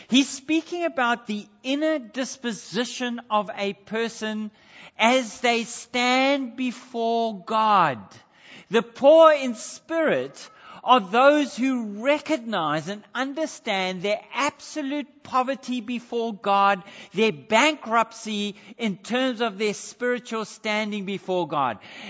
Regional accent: South Africa; accent: South African; now in Australia; I know my accent is still South African.

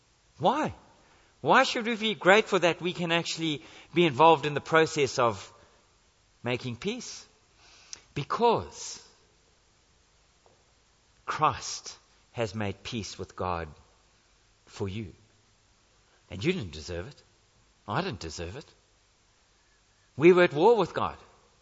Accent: South Africa; now in Australia; When Janice and I, before we emigrated from South Africa to Australia, we lived for 6 months in the home of a lady in the church

